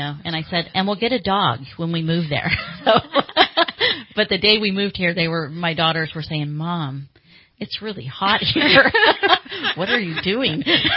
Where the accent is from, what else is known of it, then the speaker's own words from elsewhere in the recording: San Rafael, California, United States; I grew up in San Rafael, moved to Santa Rosa